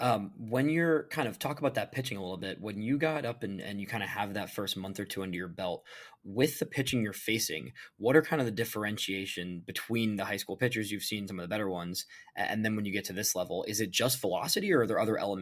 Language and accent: English; Midwest, United States; especially I'm from the Midwest too. So from the Midwest, right?